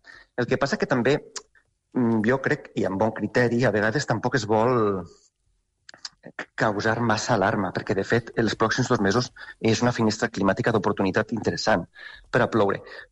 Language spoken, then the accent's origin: Catalan; Valencian Community, Spain; Jo soc valencià